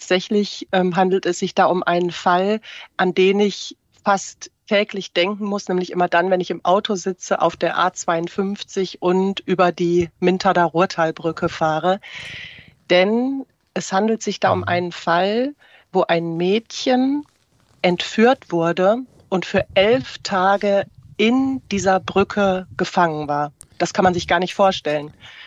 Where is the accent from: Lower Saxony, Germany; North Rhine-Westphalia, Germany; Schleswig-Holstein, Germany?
North Rhine-Westphalia, Germany; Essen; Ich komme aus Essen